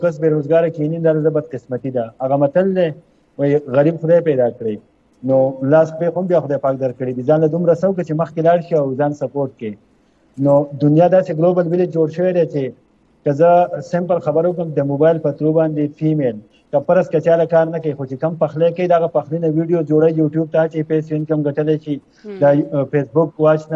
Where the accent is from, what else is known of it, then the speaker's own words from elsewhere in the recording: Khyber Pakhtunkhwa, Pakistan; also born or lived in Peshawar; زه د سوات یم، اصل کې یو اوچت غونډې غر دی دغه ځای یم.